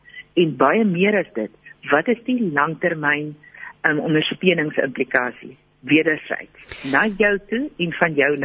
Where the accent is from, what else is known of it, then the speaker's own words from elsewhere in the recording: Johannesburg, Gauteng, South Africa; ek is Johannesburger en ek het 'n redelike tyd in die Kaap spandeer op 'n projek